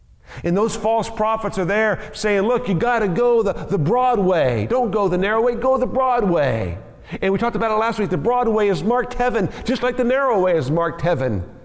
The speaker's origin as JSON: {"language": "English", "region": "Kansas", "country": "United States", "tie": "born or raised there", "said": "When I was growing up in Kansas many years ago now, there was a dog that was living next door to us."}